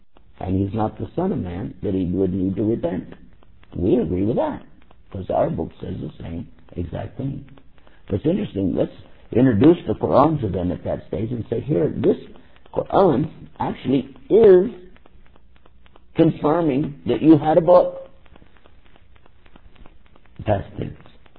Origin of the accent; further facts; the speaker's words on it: Texas, United States; Oh, hey, I'm from Texas, man.